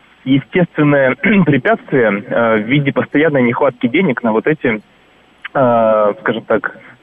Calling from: Moscow, Russia; Алло, здравствуйте

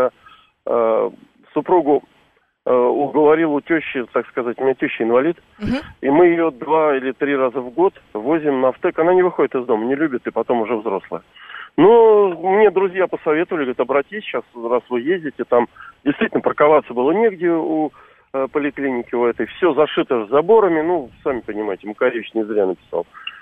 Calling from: Moscow, Russia; из Москвы

